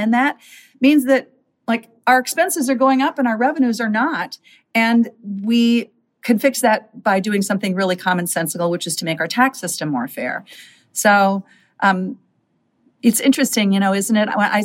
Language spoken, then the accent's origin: English; Minnesota, United States; small towns and big cities and suburbs in my home state of Minnesota.